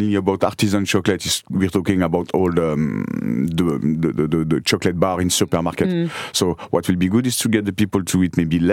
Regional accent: France; moved away as an adult; now in Ireland; I've been in Kerry for the last 28 years, but I'm coming from France originally.

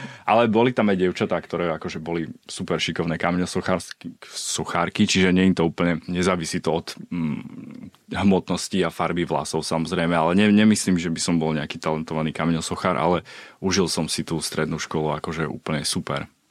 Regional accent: Bratislava, Bratislava Region, Slovakia; A vlastne vyrastal som v Bratislave, ale mal som babku vlastne v Polnom Kesove.

